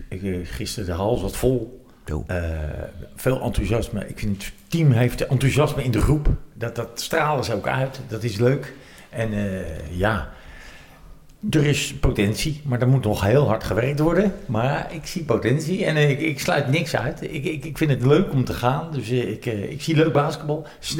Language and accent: Dutch; Netherlands; ik vond het wel mooi dat wij als Nederlanders, onze Nederlandse spelers maken 35 punten